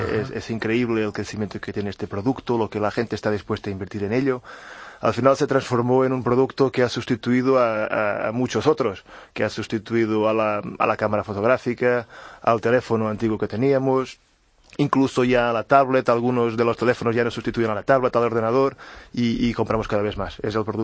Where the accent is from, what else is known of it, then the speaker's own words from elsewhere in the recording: Portugal; Spanish is a second language; yo soy portugués. Estoy responsable por Worten España solo, pero soy portugués.